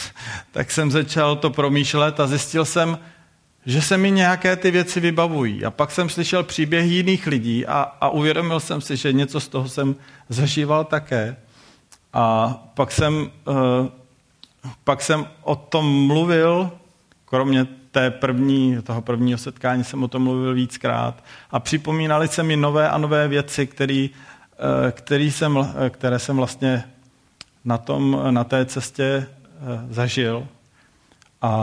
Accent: Hradec Králové, Hradec Králové Region, Czechia; A později jsem vyrostl jsem v Hradci, ale pak jsem šel do Prahy na vysokou školu

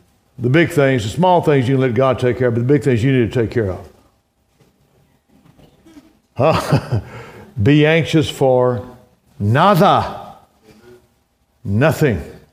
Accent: Mississippi, United States; I grew up in Mississippi. I had an aunt lived out in Mendenhall.

